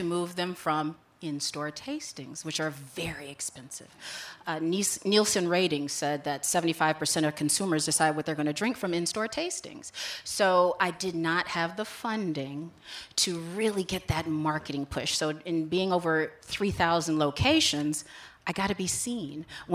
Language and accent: English; Chicago, Illinois, United States; So I am from Chicago, so the Chicagoans around.